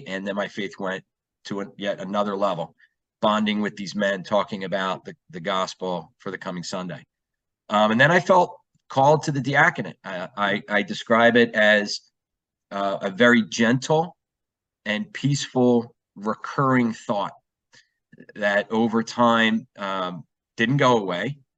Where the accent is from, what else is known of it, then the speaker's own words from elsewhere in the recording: Drexel Hill, Pennsylvania, United States; I grew up in Drexel Hill, Pennsylvania, which is a suburb outside of Philadelphia.